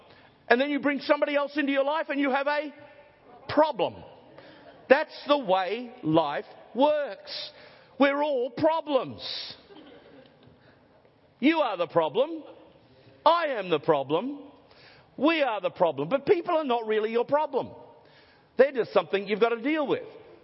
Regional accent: Gladstone, Queensland, Australia; I grew up in Gladstone, a little community, 20,000 people. Everybody played sport. Everybody knew everybody.

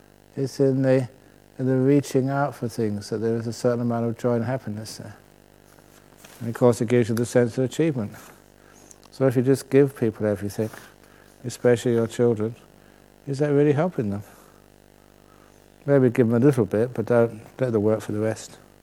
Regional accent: England, United Kingdom; I'm English.

